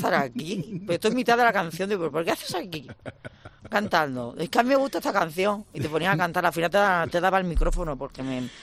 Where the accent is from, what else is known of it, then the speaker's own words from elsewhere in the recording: Seville, Andalusia, Spain; En Sevilla, en mi tierra, la liamos bien, ¿eh?